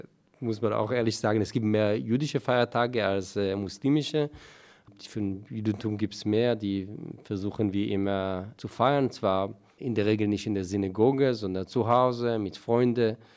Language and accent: German; Israel; German is a second language; Ich bin in Kibbutz aufgewachsen. Kibbutz ist dezidiert nicht religiös, sicherlich nicht orthodox. Aber trotzdem, Judentum spielt eine Rolle.